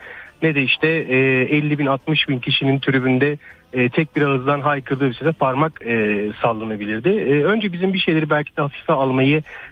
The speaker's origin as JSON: {"language": "Turkish", "region": "İzmir", "country": "Turkey", "said": "ben İzmirliyim, Göztepe'liyim."}